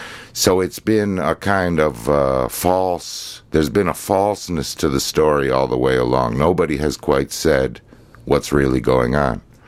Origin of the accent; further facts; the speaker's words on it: Rochester, New York, United States; And that was said at my Seder table as I was growing up in Rochester, New York.